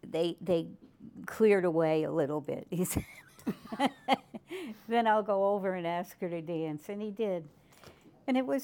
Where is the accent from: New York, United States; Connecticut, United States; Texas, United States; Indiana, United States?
New York, United States; Clifton Park; Yeah, I grew up in the Clifton Park area. My whole family was from Schenectady and Clifton Park, and we loved it up there.